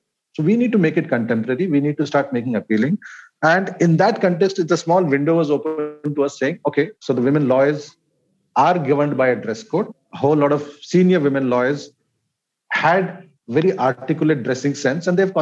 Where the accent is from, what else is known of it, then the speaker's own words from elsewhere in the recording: Kerala, India; His first collection was from Kerala, my home state.